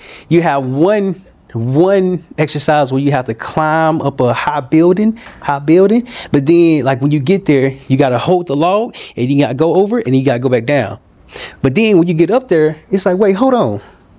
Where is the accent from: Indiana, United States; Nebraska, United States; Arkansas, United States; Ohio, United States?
Arkansas, United States; Little Rock; So your culture is built off of your story. I'm from Little Rock, Arkansas